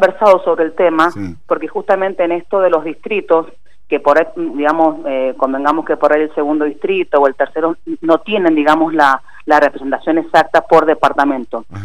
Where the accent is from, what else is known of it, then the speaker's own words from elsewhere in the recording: San Martín, Mendoza, Argentina; yo soy oriunda de San Martín, vengo y represento a todo el este mendocino